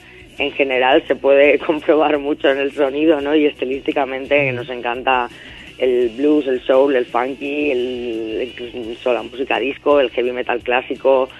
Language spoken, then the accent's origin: Spanish; Vitoria, Basque Country, Spain; yo soy de Vitoria, criada en el País Vasco también